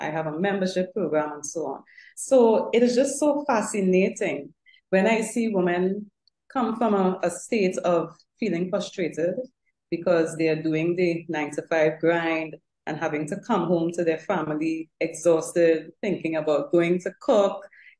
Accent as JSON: {"language": "English", "country": "Trinidad & Tobago", "said": "We went to Israel, very far from the Caribbean, because I'm from Trinidad and Tobago."}